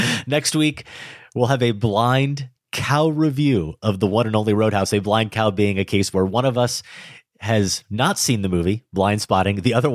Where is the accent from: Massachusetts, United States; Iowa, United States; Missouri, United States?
Iowa, United States; I'm from Jasper County, Iowa, and there's two of us.